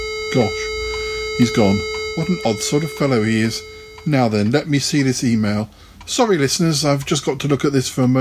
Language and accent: English; London, United Kingdom; What do you know of London buses, may I ask? I'm the Londoner, not you.